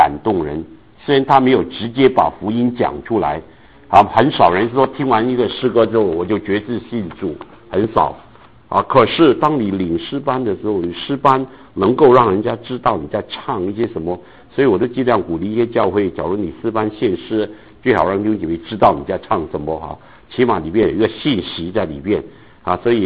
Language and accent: Chinese; Guangdong, China; 我们广东人喝汤是要热喝的